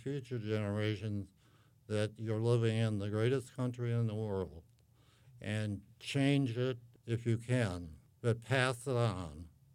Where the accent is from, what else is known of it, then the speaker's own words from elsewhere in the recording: United States; born there; when I remember that my father came over from Germany and met my mother. Mm-hmm. And consequently, I was born in the United States.